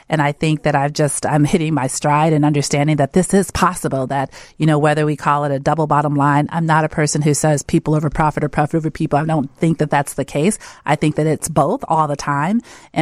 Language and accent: English; Wisconsin, United States; also born or lived in Chicago; Well, I was born here in Chicago. Okay. I was born in Inglewood, but then my mom moved us to Wisconsin pretty early in life.